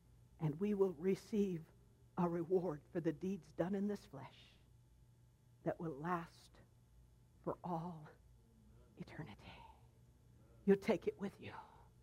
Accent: Oklahoma, United States; also born or lived in Jamaica; now in Florida, United States; My dad was Lebanese, my mother Cuban, and I was born in Jamaica, West Indies, and raised in Oklahoma. How much more mixed up could you get?

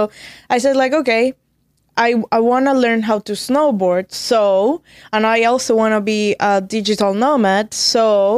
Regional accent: Venezuela; English is a second language; moved away as an adult; also born or lived in Florida, United States; now in Salt Lake City, United States; Like, I'm from Venezuela. I moved to the States almost 6 years ago, and I landed in Florida, right? So Florida is not as different as Caracas or in Venezuela.

